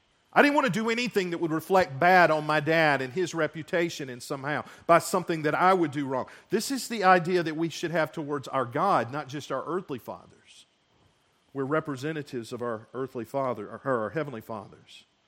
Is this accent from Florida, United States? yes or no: no; Seneca, South Carolina, United States; when I was growing up in Seneca, South Carolina, my dad owned a Chevrolet and Buick dealership.